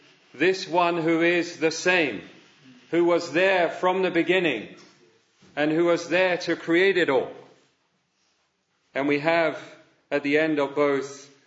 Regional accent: London, United Kingdom; When I was growing up in London

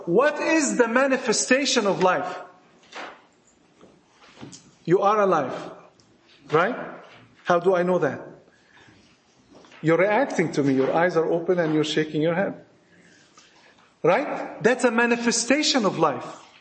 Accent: Egypt; accent: Egyptian; Forgive my Egyptian accent

